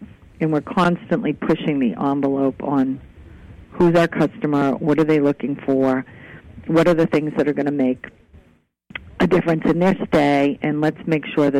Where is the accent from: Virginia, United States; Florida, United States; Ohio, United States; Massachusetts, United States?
Massachusetts, United States; Peabody; So I grew up in Peabody, Massachusetts. I spent all my summers in Maine. My grandfather had a boys' camp in Casco, and I was there until I was about 9.